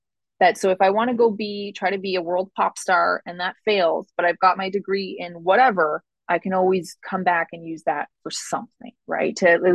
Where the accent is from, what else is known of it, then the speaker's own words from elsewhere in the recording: Ottawa, Ontario, Canada; so I grew up in Ottawa, I grew up in a big city.